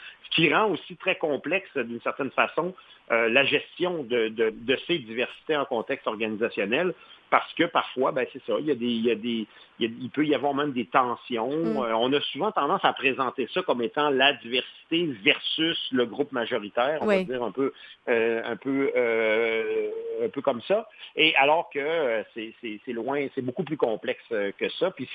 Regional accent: Quebec City, Quebec, Canada; j'ai fait mes études de maîtrise et de bac à Québec, à l'Université Laval, parce que j'ai grandi à Québec.

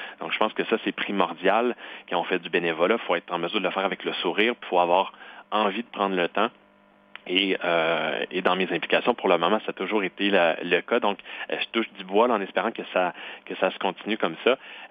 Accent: Lac-Mégantic, Quebec, Canada; dans le coin de Lac-Mégantic, là où j'ai grandi.

